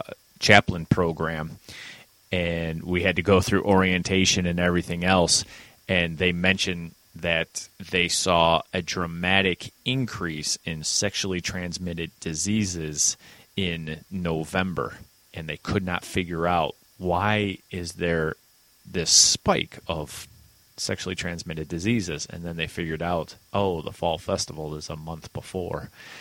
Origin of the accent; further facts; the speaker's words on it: Detroit, Michigan, United States; I'm a foreigner. I'm from Detroit.